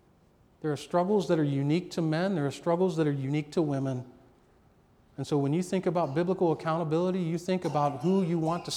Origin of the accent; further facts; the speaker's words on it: Ohio, United States; now in Northwest Ohio, United States; I come from Northeast Ohio, and some of the things here in Northwest Ohio are radically different.